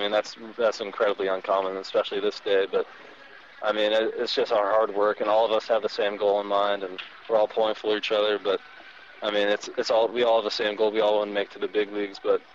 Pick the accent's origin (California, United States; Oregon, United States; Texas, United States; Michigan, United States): Oregon, United States; Portland; I grew up in Portland, Oregon, only about 2 hours away from Seattle